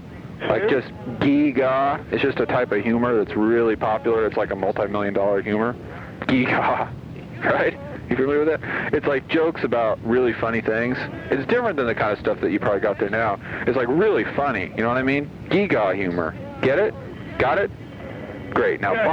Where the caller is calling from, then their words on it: Toronto, Ontario, Canada; Hey, we're calling from Toronto tonight.